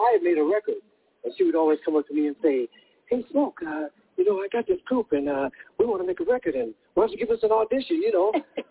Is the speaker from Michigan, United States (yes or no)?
yes; Detroit, Michigan, United States; made me think about when we were growing up in Detroit, you know